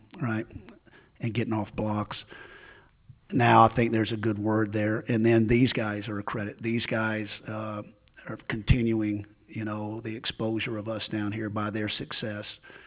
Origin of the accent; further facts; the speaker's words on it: East Coast, United States; I'm the new guy on the block. I'm from the East Coast, you know. I've very rarely been across the Mississippi River.